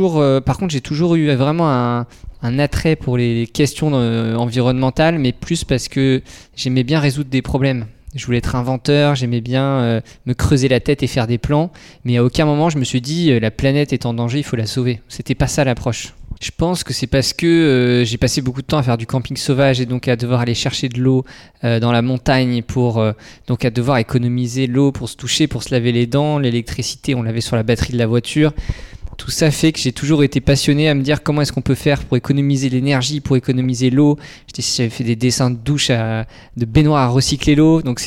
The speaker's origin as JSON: {"language": "French", "town": "Concarneau", "region": "Brittany", "country": "France", "tie": "born or raised there", "said": "Alors moi j'ai grandi à Concarneau, à côté de Concarneau, au bord de la mer."}